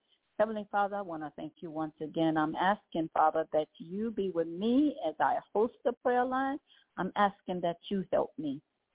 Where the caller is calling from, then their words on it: Baton Rouge, Louisiana, United States; I am calling from Baton Rouge, Louisiana.